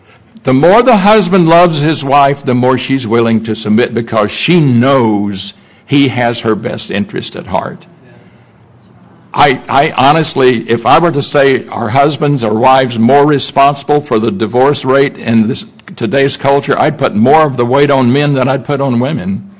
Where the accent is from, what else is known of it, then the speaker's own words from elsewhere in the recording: Deep South, United States; I grew up in the Deep South